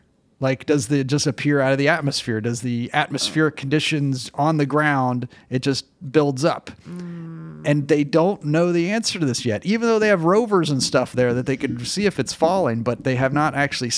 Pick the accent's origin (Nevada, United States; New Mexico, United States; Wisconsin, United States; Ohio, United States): Ohio, United States; Columbus; Now, I'm from Columbus, which is not necessarily any tougher than it is in Cincinnati, but we wouldn't let an inch of snow stop us.